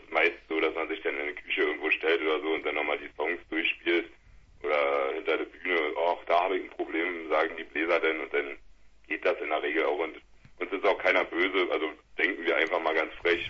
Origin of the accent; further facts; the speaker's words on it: Gosen, Brandenburg, Germany; Gosen bei Berlin, also sozusagen, wir sind da groß geworden. Mein Bruder, der René, der Atze, ist halt mein Bruder, sind da groß geworden